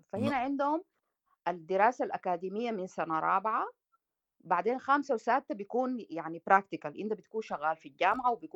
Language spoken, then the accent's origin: Arabic; Sudan; يعني في أنا وإنك طبيبين ثلاثة قعدنا يعني واصلنا يعني نعم. كسودانيين